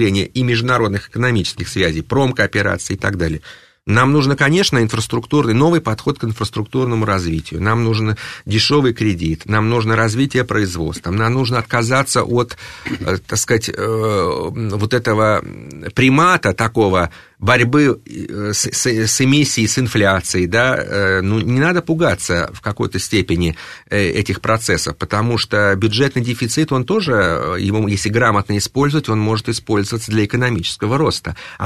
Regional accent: Russia; Но я бы на этот вопрос ответил, я россиянин

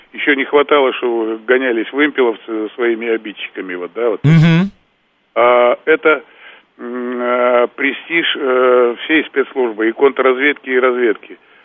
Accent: Kazakhstan; Да, я горжусь, что я казах.

